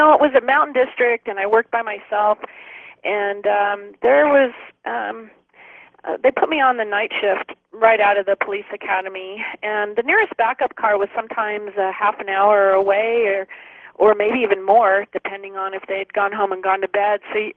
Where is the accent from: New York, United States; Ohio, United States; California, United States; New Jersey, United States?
California, United States; I grew up in Southern California, just about a half an hour from Disneyland